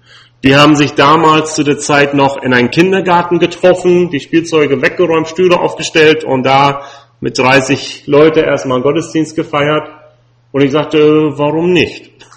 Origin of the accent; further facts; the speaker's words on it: United States; German is a second language; now in Germany; ich komme aus den Vereinigten Staaten und nicht gebürtig aus Deutschland.